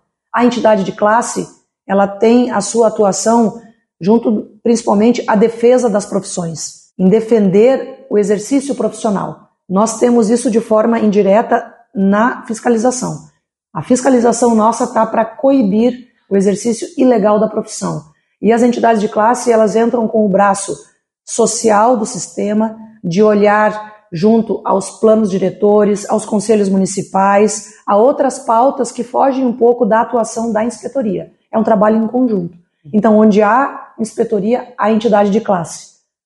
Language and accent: Portuguese; Porto Alegre, Rio Grande do Sul, Brazil; now in Esteio, Brazil; Eu sou natural de Porto Alegre, mas moro em Esteio há quase 30 anos.